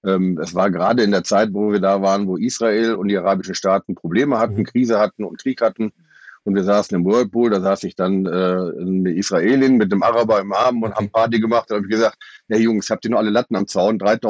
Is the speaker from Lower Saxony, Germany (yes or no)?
yes; Lower Saxony, Germany; Wir kommen aus dem Landkreis Osnabrück